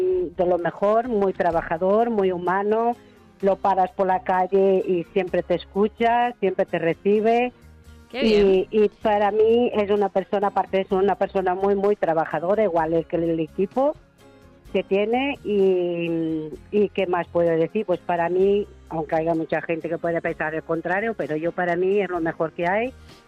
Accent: Portugal; now in Meco, Spain; llevo ya aquí muchos años, 30 años llevo aquí en Meco. Ajá. Y soy portuguesa

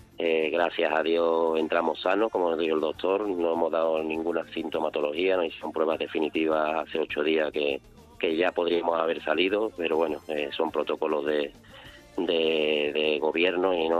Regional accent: Spain; somos 21 españoles

